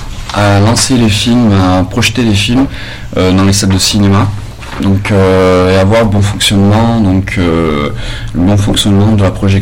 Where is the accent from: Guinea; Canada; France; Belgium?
France; Saint-Étienne, Auvergne-Rhône-Alpes; Mais moi, j'ai un parcours particulier. Je suis de Saint-Étienne au départ.